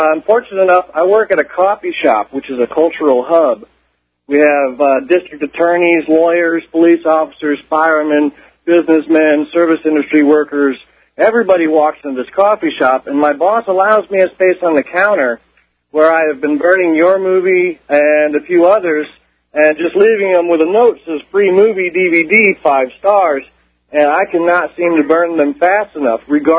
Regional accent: New Orleans, Louisiana, United States; I'm from New Orleans here.

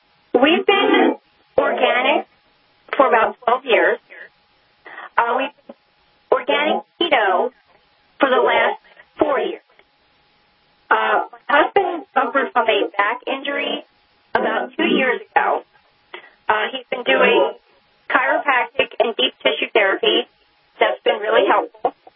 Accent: Tennessee, United States; I'm from Tennessee.

